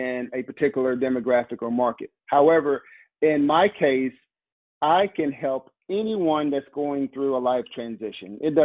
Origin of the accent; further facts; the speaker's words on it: Lake Village, Arkansas, United States; I'm from Lake Village, Arkansas. Most people don't know about that area of the country. So I wanted to highlight my hometown.